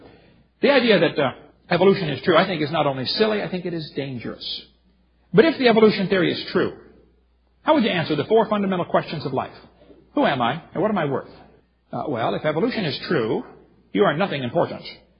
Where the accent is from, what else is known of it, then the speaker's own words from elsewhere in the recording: East Peoria, Illinois, United States; But when I was about 6 years old, I was raised in East Peoria, Illinois